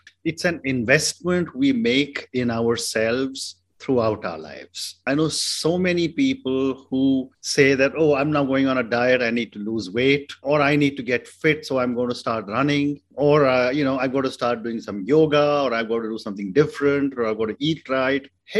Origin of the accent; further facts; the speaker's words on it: India; Having said that, I'm come from India.